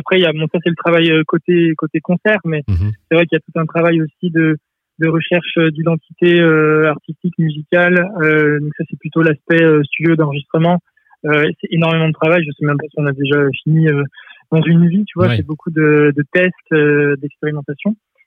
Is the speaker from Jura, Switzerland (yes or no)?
no; Geneva, Switzerland; born there; je suis né à Genève, même si j'ai pas la nationalité suisse, mais je suis né à Genève